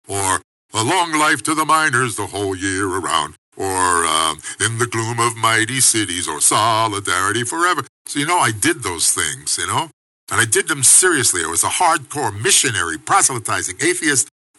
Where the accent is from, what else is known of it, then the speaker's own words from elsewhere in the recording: Brooklyn, New York, United States; But I want to tell you a little bit about growing up in Brooklyn.